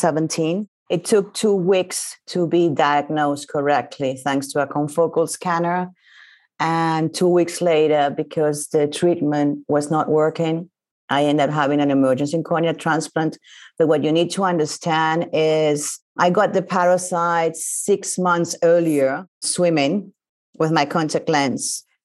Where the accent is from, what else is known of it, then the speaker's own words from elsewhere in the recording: Venezuela; English is a second language; now in Netherlands; Well, I'm original from Venezuela, but I live in the Netherlands.